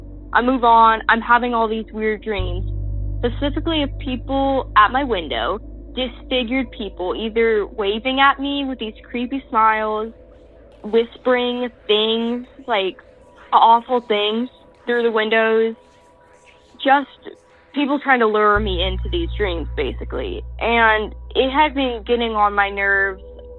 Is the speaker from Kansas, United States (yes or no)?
no; Indiana, United States; I'm from Evanston, Indiana.